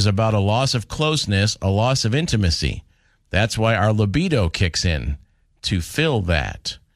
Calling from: Kentucky, United States; We're calling from Kentucky.

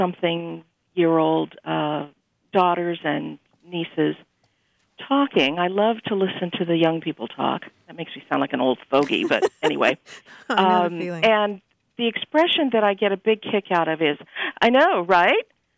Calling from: Pasadena, California, United States; Pasadena.

